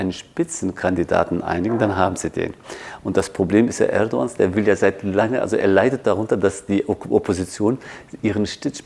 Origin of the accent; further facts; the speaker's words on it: Tunceli Province, Turkey; Also Kılıçdaroğlu, der übrigens aus meiner Heimatregion kommt, als ein kurdischer Alevite